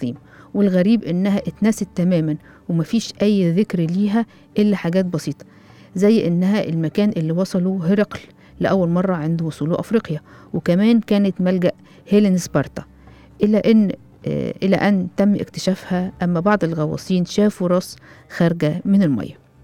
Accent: Alexandria, Alexandria Governorate, Egypt; عندنا في اسكندرية أثار غرقانة في 5 أماكن معروفة

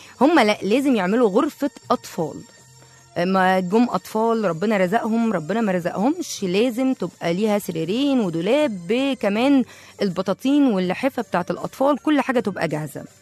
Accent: Port Said, Port Said Governorate, Egypt; عندنا في بورسعيد حاجة كده مميزة قوي قوي قوي بيعملوها في أفراحهم

